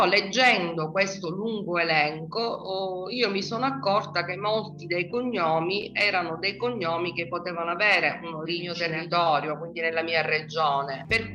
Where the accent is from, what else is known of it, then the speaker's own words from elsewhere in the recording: Sicily, Italy; è ovvio che essendo siciliana, insieme ad altre toponomaste siciliane, ci occupiamo di toponomastica nell'isola.